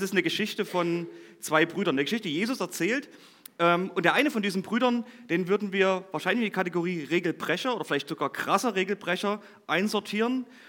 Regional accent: Lengenfeld, Saxony, Germany; Ich komme aus Lengenfeld, aus dem Vogtland, also eine kleine Ecke weg von euch.

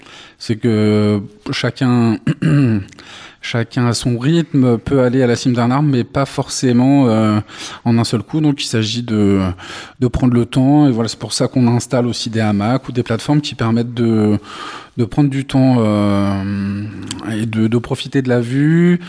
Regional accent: Île-de-France, France; moi je viens d'Île-de-France

